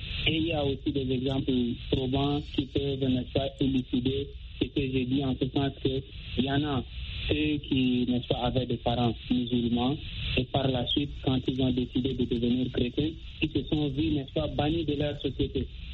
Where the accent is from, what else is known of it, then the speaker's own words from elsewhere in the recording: Chad; now in Russia; je suis un tchadien en Russie